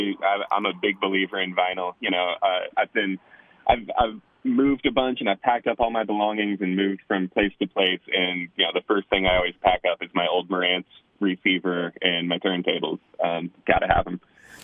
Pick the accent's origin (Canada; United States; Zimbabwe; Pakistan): United States; Wasilla, Alaska; also born or lived in Palmer; I grew up kind of at the base of Hatcher's Pass until I was seven, out there. It's technically Palmer, but, you know, kind of out in the sticks. And then from 7 to 18, I lived in Wasilla.